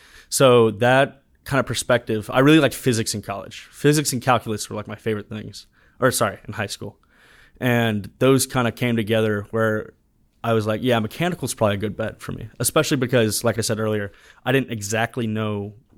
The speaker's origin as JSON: {"language": "English", "town": "Montgomery", "region": "Alabama", "country": "United States", "tie": "born or raised there", "also_born_or_lived": "Nashville", "said": "I'm from. I was born in Nashville, moved to Montgomery."}